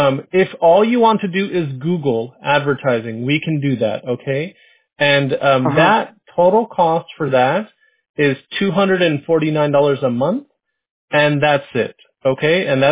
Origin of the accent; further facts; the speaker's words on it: San Diego, California, United States; I grew up in San Diego, California.